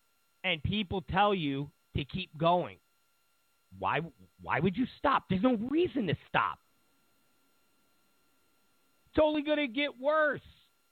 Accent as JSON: {"language": "English", "town": "Rochester", "region": "New York", "country": "United States", "tie": "born or raised there", "said": "riot in Rochester, New York, my hometown"}